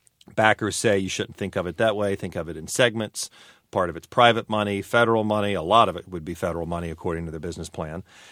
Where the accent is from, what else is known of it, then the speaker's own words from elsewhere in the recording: California, United States; I know just as being a Californian, it's harder to get from the Central Valley to the urban centers of the state